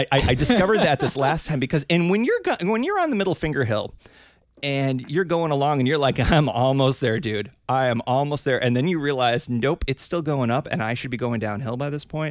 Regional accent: East Coast, United States; I grew up on the East Coast, and then I lived here in Portland for about 5 years.

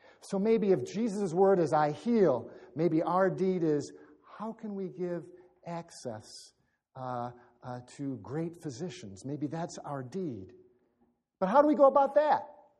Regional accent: United States; born there; I wasn't born in inner city Camden. My mother wasn't a crack addict. I was born in America, not in Afghanistan.

